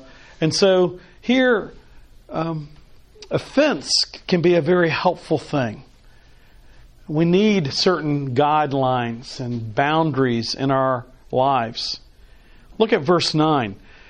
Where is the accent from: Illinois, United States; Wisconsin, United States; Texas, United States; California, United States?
Texas, United States; Now, I grew up in Texas. In Texas, there are fences.